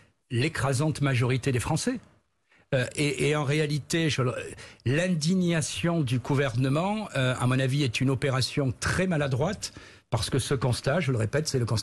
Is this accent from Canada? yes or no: no; Aix-en-Provence, Provence-Alpes-Côte d'Azur, France; J'ai été élevé à Aix-en-Provence dans un collège militaire.